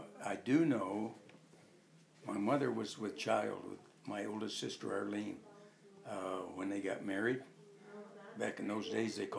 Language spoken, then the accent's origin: English; Groveland Station, New York, United States; born there; I was born in Western New York, about 40 miles southwest of Rochester, New York, in a town called Groveland Station.